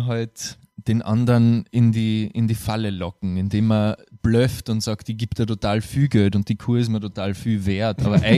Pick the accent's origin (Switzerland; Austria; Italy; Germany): Austria; bei uns in Österreich